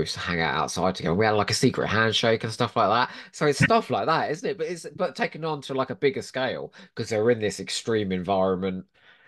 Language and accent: English; Crawley, South East England, United Kingdom; You got to remember, I'm from Crawley, right? It's quite a feral upbringing.